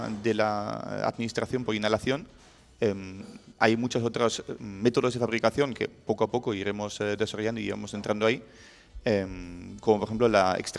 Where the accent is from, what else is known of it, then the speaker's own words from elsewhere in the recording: Germany; Alemán, sí.